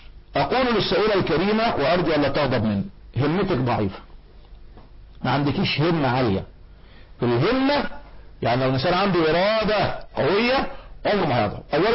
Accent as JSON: {"language": "Arabic", "country": "Egypt", "said": "احنا كمصريين"}